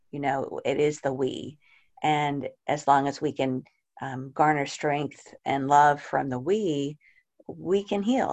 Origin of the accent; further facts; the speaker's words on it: Dallas, Texas, United States; So I'm from Dallas, guys, and it's a real pleasure and honor to be in this group.